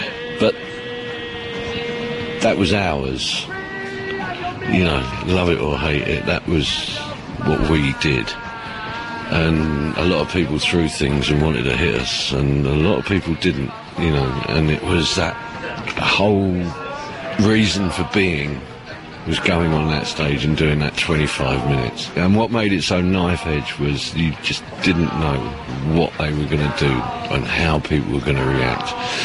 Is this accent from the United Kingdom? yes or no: yes; London, United Kingdom; You know, we're from London.